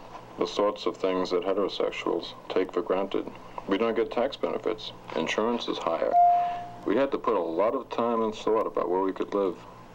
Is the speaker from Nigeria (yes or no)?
no; Midwest, United States; I'm 32. I'm a teacher from the Midwest.